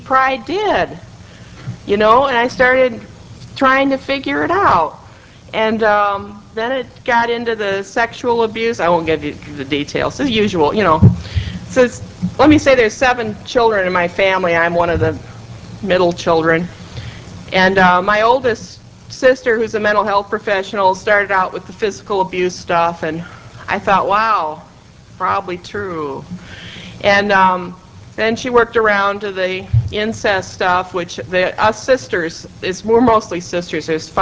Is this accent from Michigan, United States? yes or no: yes; Michigan, United States; I'm from Michigan. I grew up in Michigan.